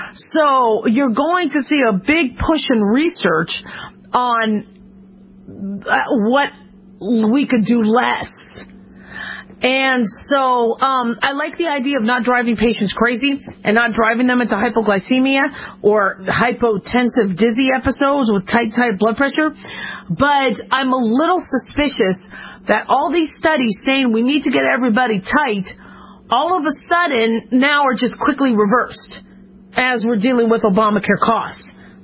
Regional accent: Phoenix, Arizona, United States; born or raised there; now in Las Vegas, United States

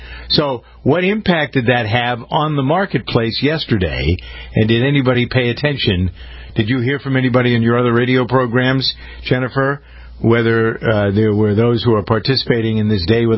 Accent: Framingham, Massachusetts, United States; now in Los Angeles, United States; I can tell you there are places like this in Framingham, my hometown, here in Los Angeles, where I am

